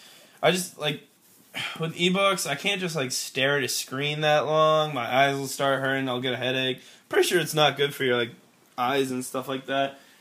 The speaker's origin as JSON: {"language": "English", "town": "Chantilly", "region": "Virginia", "country": "United States", "tie": "born or raised there", "lives_now": "Harrisonburg, United States", "said": "But my hometown is Chantilly, Virginia, and it's in Northern Virginia."}